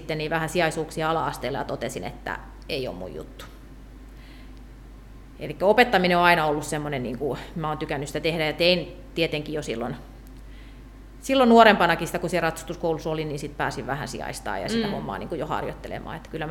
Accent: Ruovesi, Pirkanmaa, Finland; moved away as an adult; now in Ypäjä, Finland; mä oon ihan siis Visuvedeltä, Ruovedeltä kotoisin ja siellä ihan siis lukion loppuun asti niin kuin asunut. Sitten muutin Ypäjälle

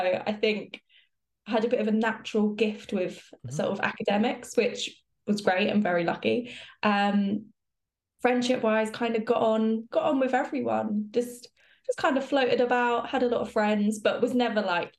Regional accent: Brighton, South East England, United Kingdom; So I grew up, and I'm still there, just outside of Brighton, about half an hour from Brighton, along the southeast coast.

